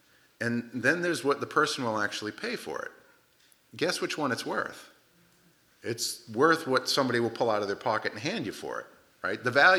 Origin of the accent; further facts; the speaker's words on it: United States; I'm an American. I'm very thankful, and I'm glad for the freedoms that I have.